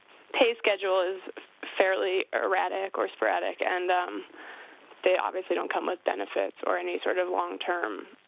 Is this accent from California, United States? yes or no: no; Brooklyn, New York, United States; And I got my degree in North Carolina, and I grew up in Brooklyn, so I'm lucky to have parents who would take me back in.